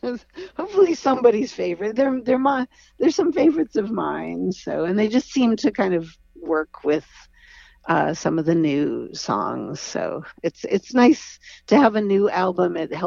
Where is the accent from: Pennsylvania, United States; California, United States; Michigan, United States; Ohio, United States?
Pennsylvania, United States; Pittsburgh; moved away as an adult; growing up in Pittsburgh, and then going to New York City in 1976 to go to art school